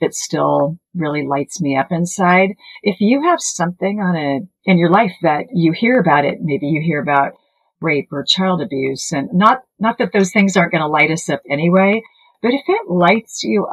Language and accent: English; California, United States; And then also growing up in California in the 70s and 80s, we had some sort of fruit fly.